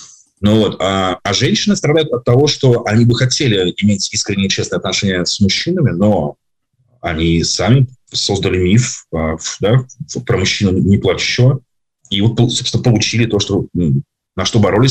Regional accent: Saint Petersburg, Russia; Я из Санкт-Петербурга

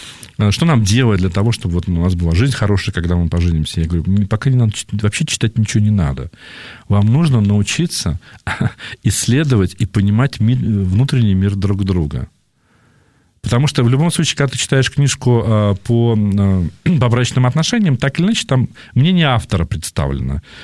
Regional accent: Russia; мы же все из родом, ну, родом с того места, откуда мы, где мы живем, где мы проживаем, да, то есть мы все из России

